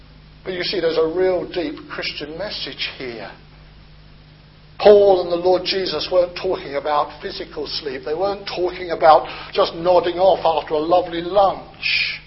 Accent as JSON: {"language": "English", "country": "United Kingdom", "said": "because we're terribly British"}